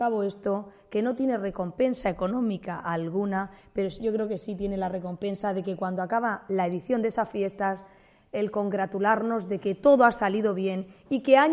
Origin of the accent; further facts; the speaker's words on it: Pozo Estrecho, Region of Murcia, Spain; Pozo Estrecho, mi pueblo, el pueblo que me vio nacer y en el que sigo viviendo